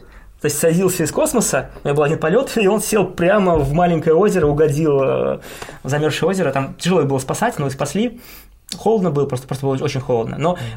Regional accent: Chelyabinsk, Chelyabinsk Oblast, Russia; Просто у меня, так как я из Челябинска и в Челябинск возвращался в конце

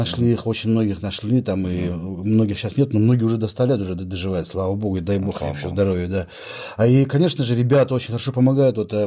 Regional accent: Siberia, Russia; но все-таки как сибиряк немножко ревностно относился к этому

